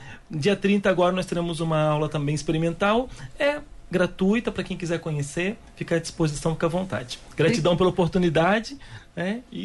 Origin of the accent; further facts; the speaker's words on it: Londrina, Paraná, Brazil; da nossa cidade, de Londrina, né? Eu tô me colocando como londrinense, né?